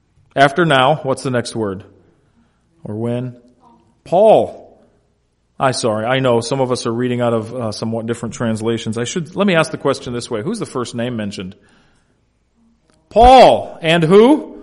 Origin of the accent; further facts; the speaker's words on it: Illinois, United States; We live in Mendota, Illinois. But I also might throw in there that we are from LaSalle County.